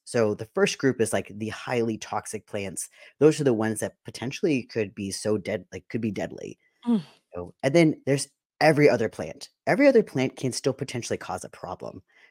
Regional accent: California, United States; I'm from California, and I saw sago palms a lot.

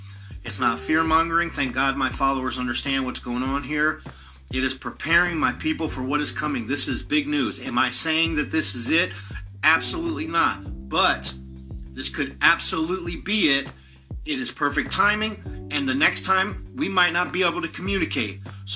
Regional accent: New Zealand; You guys know I'm from New Zealand. I have a lot of family over in the UK, New Zealand, Australia.

